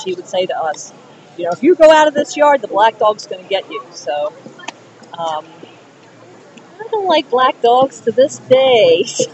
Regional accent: Appalachia, United States; one of the things that I write about a lot on there is growing up in Appalachia.

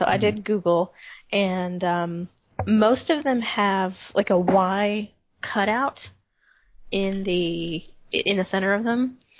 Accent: New York City, New York, United States; The subway here in my hometown operated on tokens. I have two of them left from that time.

